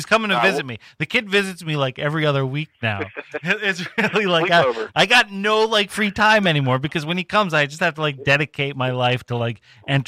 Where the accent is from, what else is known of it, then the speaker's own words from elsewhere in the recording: Carmel, New York, United States; I'm from Carmel, which is like just a little south of Poughkeepsie.